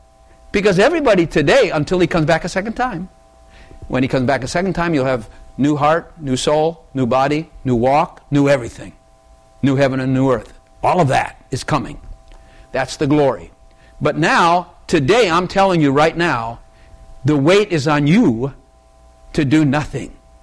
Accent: United States; born there; I'm born in America, I'm Christian.

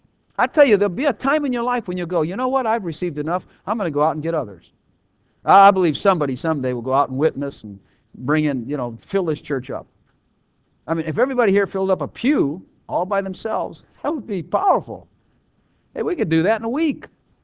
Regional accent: Texas, United States; Come on, we're from Texas.

